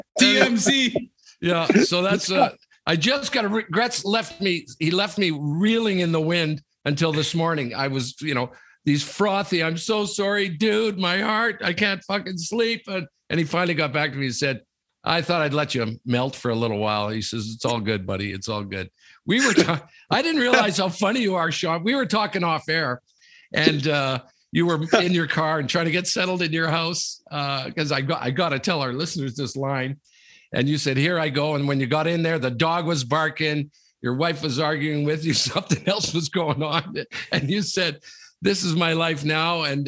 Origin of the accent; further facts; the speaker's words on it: Ottawa, Ontario, Canada; I am from Ottawa. I went to high school and university in Ottawa.